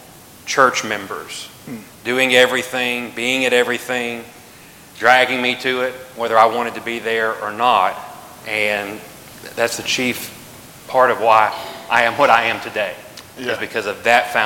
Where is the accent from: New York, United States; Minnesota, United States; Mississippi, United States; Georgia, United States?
Mississippi, United States; accent: southern; now in Louisville, United States; By my accent, though, you can tell I'm not a native of Louisville. I'm originally from Mississippi.